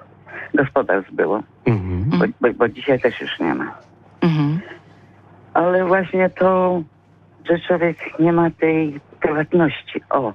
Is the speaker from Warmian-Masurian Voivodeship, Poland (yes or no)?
no; Wągrowiec, Greater Poland Voivodeship, Poland; Tak urodziłam się w Wągrowcu, wychowałam się na wsi, na, jak to niektórzy mówili, na odludziu.